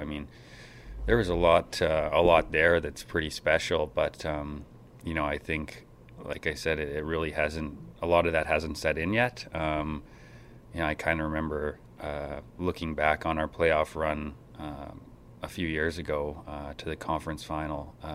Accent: Calgary, Alberta, Canada; I'm from Calgary

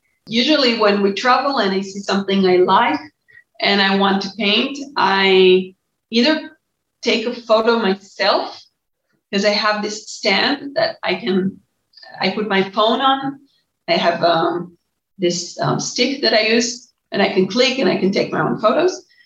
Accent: Jerusalem, Jerusalem District, Israel; Jerusalem is my hometown. I was born in Jerusalem. I was raised in Jerusalem. And I love Jerusalem's alleys. I love the old city.

